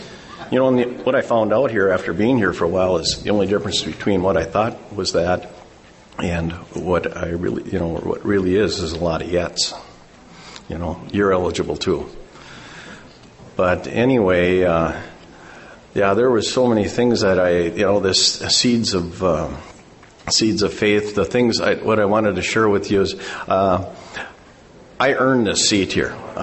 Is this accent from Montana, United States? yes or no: no; Fargo, North Dakota, United States; I'm an alcoholic from Fargo, North Dakota.